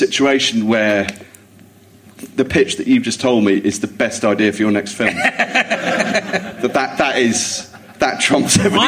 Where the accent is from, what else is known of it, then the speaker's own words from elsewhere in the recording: Jersey; It was growing up in Jersey